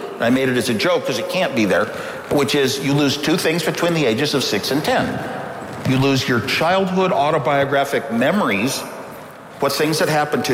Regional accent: United States; I'm an American. I grew up an American. I am what I am.

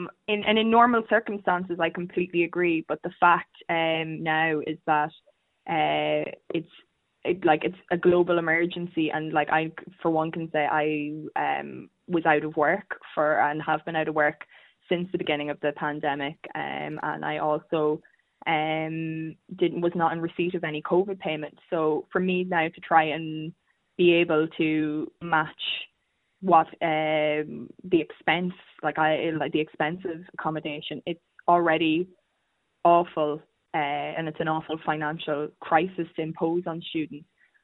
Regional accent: Donegal, Ulster, Ireland; I'm from Donegal, so there was no way that I would be able to have commuted if we were on campus.

